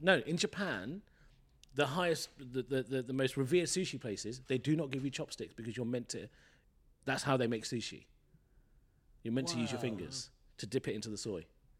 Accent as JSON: {"language": "English", "region": "London", "country": "United Kingdom", "tie": "born or raised there", "said": "when I was growing up, having gone to a private school in London, but also growing up in England"}